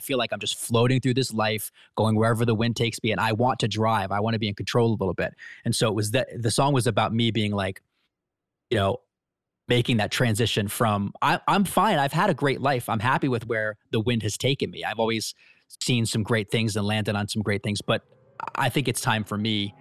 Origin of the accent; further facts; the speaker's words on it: Rhode Island, United States; now in Los Angeles, United States; When I moved to LA from Rhode Island, one of my earliest jobs was working for the Walt Disney Company.